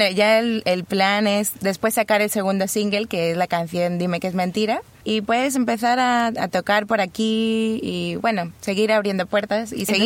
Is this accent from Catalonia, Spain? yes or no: yes; Cambrils, Catalonia, Spain; yo crecí en Cataluña, o sea, crecí cerca de Barcelona, 1 hora y media, se llama Cambrils, mi pueblo. Una de mis pueblos.